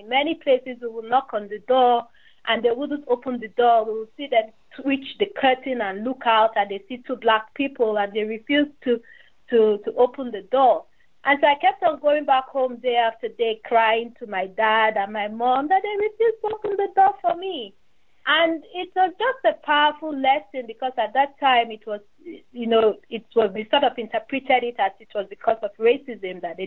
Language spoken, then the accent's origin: English; Nigeria; moved away as an adult; I'm a Nigerian. I'm a Nigerian immigrant. I'm from Nigeria. So I did my bachelor's in sociology at the University of Ibadan in Nigeria.